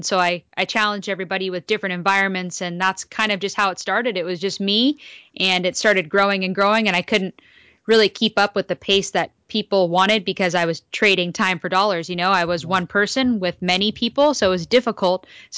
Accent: Santa Monica, California, United States; now in Malibu, United States; I grew up in Santa Monica, California. So I now reside in Malibu, but I grew up in Santa Monica and I grew up with an entrepreneurial family.

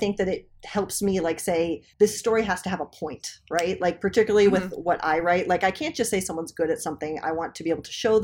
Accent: Columbus, Ohio, United States; When I was little, so I grew up in Columbus, my dad would take me skating.

